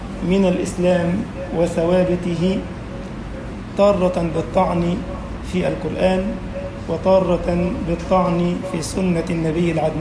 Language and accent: Arabic; Egypt; اجعل بلدنا مصر أمنا أمانا، سخاء رخاء، وسائر بلاد المسلمين.